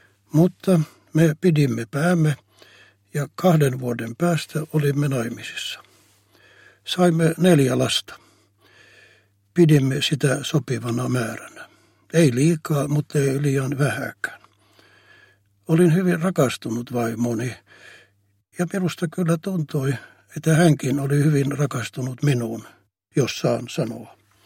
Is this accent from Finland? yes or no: no; Ho Chi Minh City, Vietnam; moved away as an adult; Tulen Vietnamista, Etelä-Vietnamista.